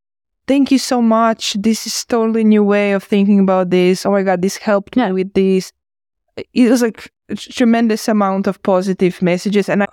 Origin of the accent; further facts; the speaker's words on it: Croatia; English is a second language; now in Finland; In Finland, I'm originally from Croatia.